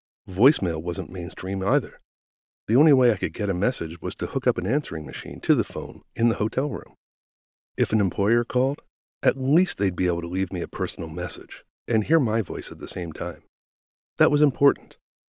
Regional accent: East Coast, United States; That was unheard of in my hometown at the time. I mean, nearly non-existent. Growing up in the East Coast back then, you just got used to a lack of work and opportunity.

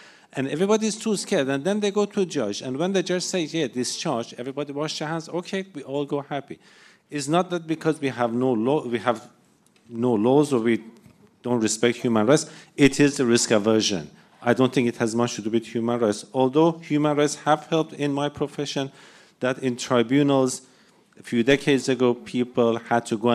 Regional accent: Iran; I grew up in Iran, a very ultra-religious society and tyranny

